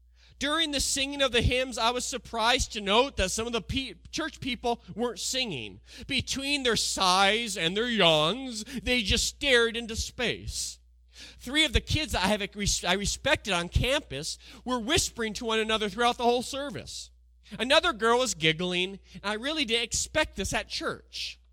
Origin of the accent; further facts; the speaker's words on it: West Coast, United States; now in Louisville, United States; I'm from the West Coast. There's not a lot of churches.